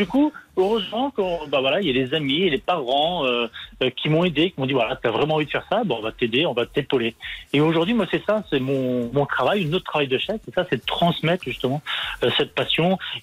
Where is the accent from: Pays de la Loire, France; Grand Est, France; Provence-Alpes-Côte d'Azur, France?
Pays de la Loire, France; Moi, je suis originaire de la campagne de la Sarthe, donc rien à voir avec la Champagne.